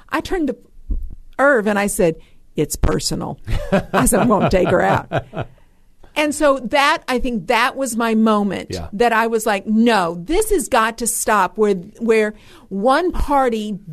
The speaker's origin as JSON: {"language": "English", "region": "New Jersey", "country": "United States", "tie": "born or raised there", "said": "I'm from Jersey."}